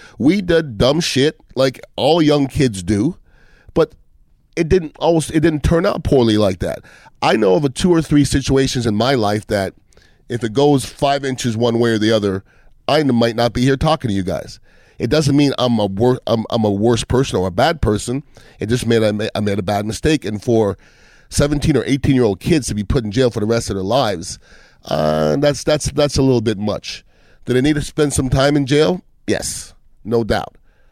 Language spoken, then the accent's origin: English; Montreal, Quebec, Canada; I grew up in Montreal, Canada